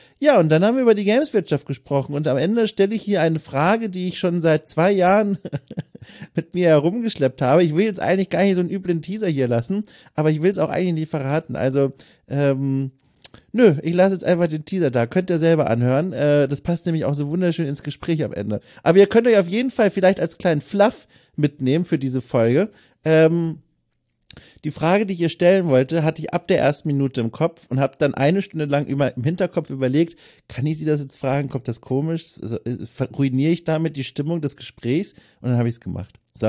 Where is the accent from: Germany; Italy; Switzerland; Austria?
Germany; Bavaria; Das heißt, du bist aus Mittelfranken und ich bin aus Unterfranken.